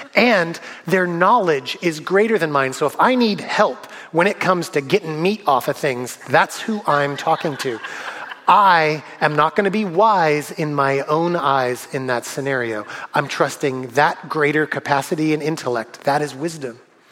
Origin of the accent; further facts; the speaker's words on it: California, United States; now in Sherwood, United States; I saw a gopher over there once and I'm from California, so that's wilderness. When I moved out to Sherwood, like, I wasn't used to like some things that people in Oregon are very used to.